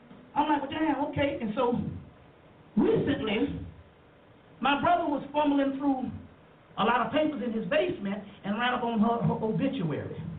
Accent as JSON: {"language": "English", "town": "Mullins", "region": "South Carolina", "country": "United States", "said": "So she called down to Nichols, South Carolina, which is, I'm from Mullins."}